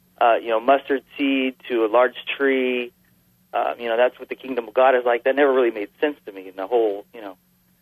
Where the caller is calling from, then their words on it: Turlock, California, United States; I'm calling from Turlock, California. It's up in the Central Valley, California.